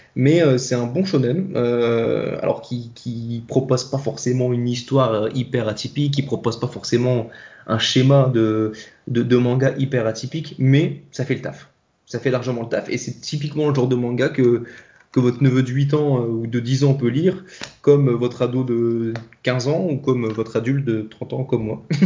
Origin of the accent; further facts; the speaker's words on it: Hauts-de-France, France; accent: northern French; Alors que tu vois, mon accent du nord est quand même bien plus plaisant.